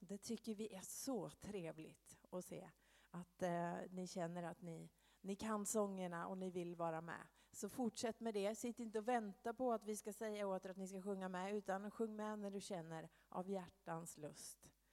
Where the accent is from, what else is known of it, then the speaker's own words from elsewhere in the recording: Sandviken, Gävleborg County, Sweden; now in Arvika, Sweden; innan det så är jag född och uppvuxen i Sandviken i Gästrikland. Så jag har inte riktigt den fina värmländskan som David har.